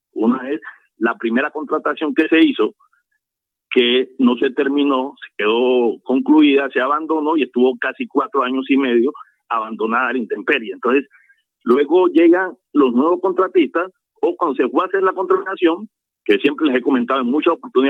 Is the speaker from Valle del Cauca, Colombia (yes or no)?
yes; Buenaventura, Valle del Cauca, Colombia; Y efectivamente yo soy de Buenaventura, amo Buenaventura